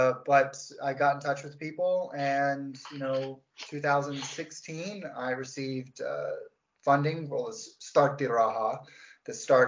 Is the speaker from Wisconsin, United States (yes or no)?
no; Florida, United States; now in Finland; I'm an American. I was born in Southwest Florida in the United States.